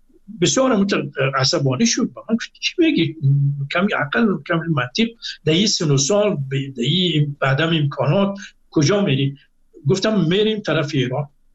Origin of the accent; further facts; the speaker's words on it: Afghanistan; now in Iran; گفتم من از افغانستان آمدم،